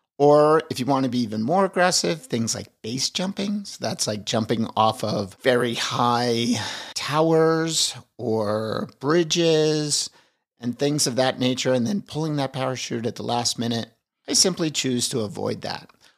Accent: Longmont, Colorado, United States; coming to you from my hometown of Longmont, Colorado.

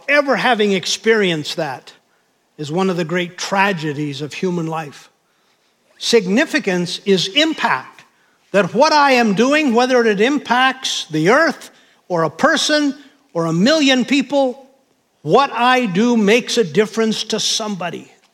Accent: Williston, North Dakota, United States; Remember, I grew up in North Dakota, where Williston had 12,000 people.

